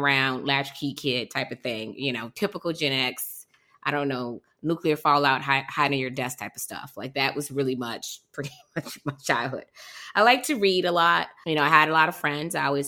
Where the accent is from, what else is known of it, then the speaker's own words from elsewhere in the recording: Detroit, Michigan, United States; I grew up in Detroit, Michigan, grew up an only child, but I do have a sister.